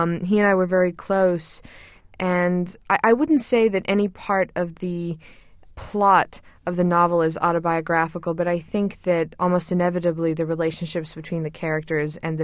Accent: Cyprus; also born or lived in Egypt; I also had the experience of growing up in Cyprus and in Egypt

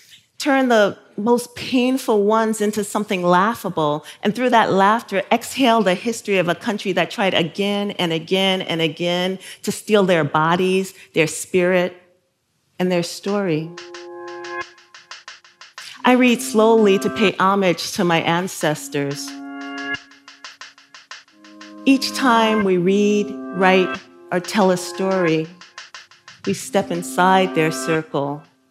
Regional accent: Brooklyn, New York, United States; born or raised there

